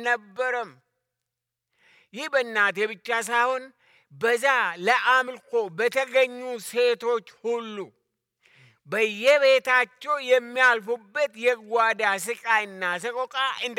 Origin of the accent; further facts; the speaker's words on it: Abo Chonge, Oromia, Ethiopia; also born or lived in Wollega; የተወለድኩት በወለጋ ክፍለ አገር በግንቢ አውራጃ በደንጎሮ ዲሲ በሚባል ሲሆን ያደግኩት በአቦ ጮንጌ አካባቢ፣ የተማርኩት በቦጅ ድርመጂ አንደኛ ደረጃ ትምህርት ቤት ነው።